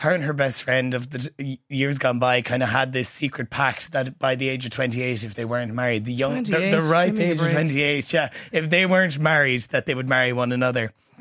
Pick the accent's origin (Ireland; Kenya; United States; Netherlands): Ireland; Leinster; any listeners that are out there that know I'm from Leash will know that I go to Electric Picnic every year